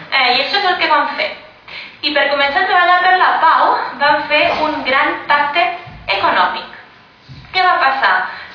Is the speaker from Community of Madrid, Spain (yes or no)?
no; Catalonia, Spain; jo soc de la Segarra